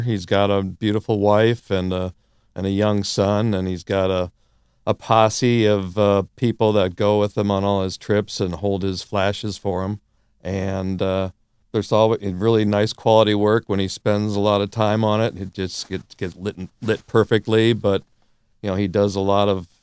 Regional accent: Fargo, North Dakota, United States; also born or lived in Milwaukee; I'm a Rough Rider. I came from Fargo, North Dakota. I was born in Milwaukee, but my dad went back to North Dakota to work for the Veterans Administration. So that's how I ended up there for up till the end of high school.

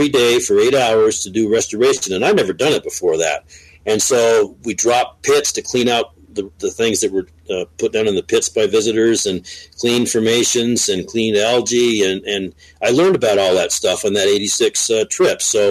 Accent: Vermont, United States; born there; I was living in Vermont. I was born in Vermont

